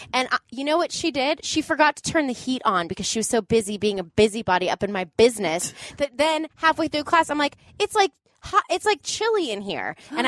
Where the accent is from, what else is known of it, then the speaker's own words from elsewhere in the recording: Atlanta, Georgia, United States; We used to go growing up in Atlanta. Our yearly field trips would be to the Coca-Cola Museum because Coca-Cola started in Atlanta.